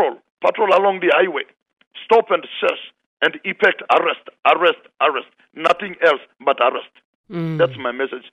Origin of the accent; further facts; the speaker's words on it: Enga, Papua New Guinea; as I am also from Enga, okay, I have known the traditions and customs and norms and all that.